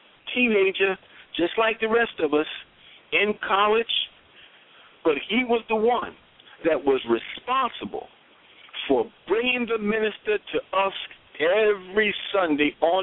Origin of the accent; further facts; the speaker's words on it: New Jersey, United States; In the city that I grew up in New Jersey, there was a small contingency of brothers like myself